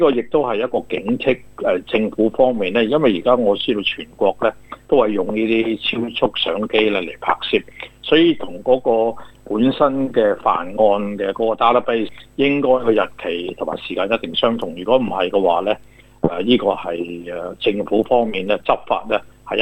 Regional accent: Guangzhou, Guangdong, China; now in Canberra, Australia; 呢就好似我哋廣州人打麻將

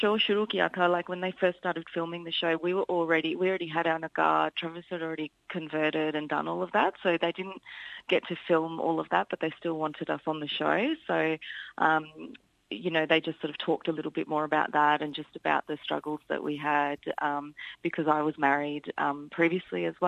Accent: Melbourne, Victoria, Australia; born there; And then they came to Melbourne, and then I was born in Melbourne, and my younger brother were born in Melbourne in 1980 and 83.

